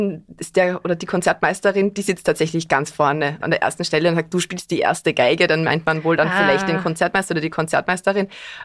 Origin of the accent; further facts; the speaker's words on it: Tulbing, Lower Austria, Austria; aber ich komme aus Tulbing und habe zwar auch in Wien studiert und dann auch in Köln